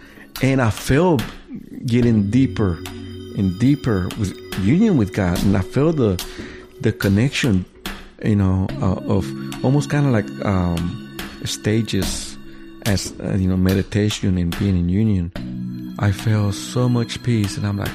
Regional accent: Mexico; now in United States; I came from Mexico and all the things that happened to me at home.

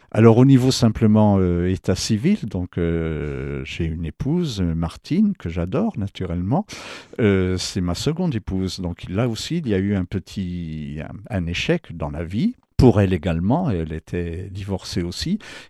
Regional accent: Reims, Grand Est, France; je suis né à Reims, en Champagne, où j'ai fait mes études secondaires.

